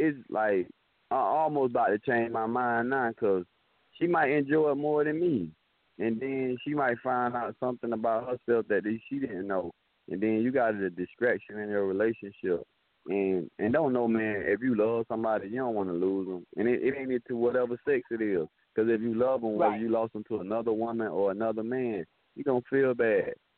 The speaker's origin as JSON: {"language": "English", "town": "Belgrade", "region": "Florida", "country": "United States", "said": "And I'm from Belgrade, Florida."}